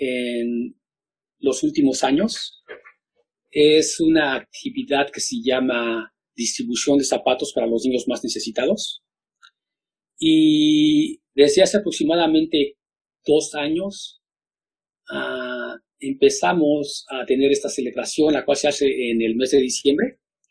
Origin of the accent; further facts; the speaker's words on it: Mexico City, Mexico; Cuando yo era niño y viví y crecí en México, en la Ciudad de México